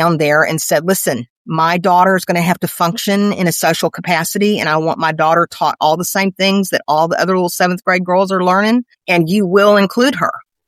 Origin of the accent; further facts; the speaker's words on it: Atlanta, Georgia, United States; also born or lived in Tennessee; I grew up in Northwest Atlanta before we moved back to Tennessee, which is where my family is from.